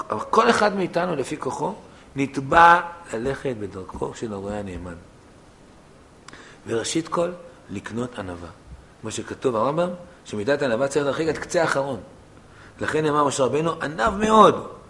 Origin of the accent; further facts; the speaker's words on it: Tel Aviv, Tel Aviv District, Israel; גדלתי בתל אביב, באזור התחנה המרכזית בתל אביב. לא היה קל לחיות שם.